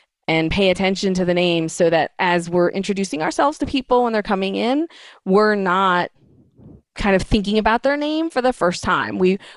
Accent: United States; even folks who are, you know, born and raised in America … have unusual names.

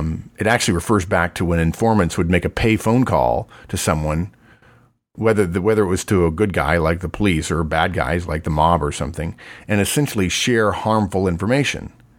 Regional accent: Texas, United States; although I'm from Texas, and we have that saying that we don't want everything.

